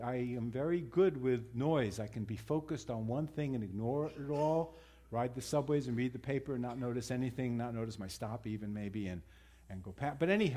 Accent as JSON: {"language": "English", "town": "New York City", "region": "New York", "country": "United States", "tie": "born or raised there", "said": "That's my hometown. That's Times Square, 42nd Street, where 7th Avenue and Broadway and 42nd Street come together."}